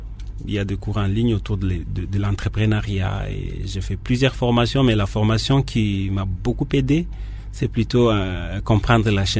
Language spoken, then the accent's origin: French; Ituri, DR Congo; Souvent, les gens me disent, tu es de l'Ituri, comment tu vas acheter la terre à Kimpese? Et généralement, je réponds, je suis un Congolais, je suis un citoyen du monde aussi.